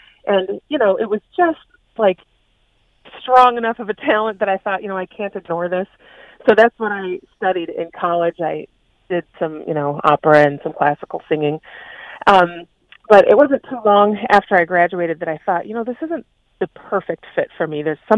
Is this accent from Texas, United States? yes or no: no; Michigan, United States; Well, when I grew up in Michigan, but I moved away for a while. And when I moved back to Michigan